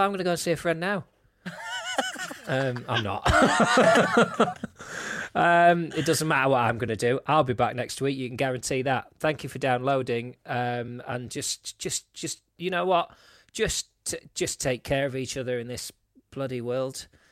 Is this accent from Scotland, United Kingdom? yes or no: no; Lancaster, North West England, United Kingdom; Yeah, that's where I grew up. Do you not know that? I'm from Lancaster.